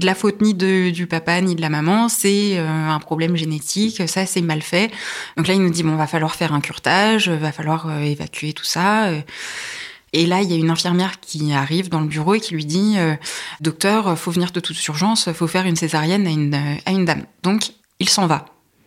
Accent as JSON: {"language": "French", "town": "Le Perray-en-Yvelines", "region": "Île-de-France", "country": "France", "tie": "born or raised there", "also_born_or_lived": "Rambouillet", "said": "Alors j'ai grandi pas très loin d'ici, à proximité de Rambouillet. Je suis née à Rambouillet et j'ai vécu au Perray-en-Yvelines. J'ai fait mon lycée à Rambouillet, donc c'est dans le coin et toute ma famille est dans le coin."}